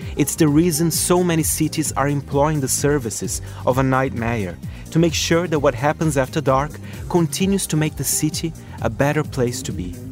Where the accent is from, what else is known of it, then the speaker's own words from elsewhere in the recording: São Paulo, Brazil; one of the first clubs I ever went to, A Louca, in my hometown of São Paulo.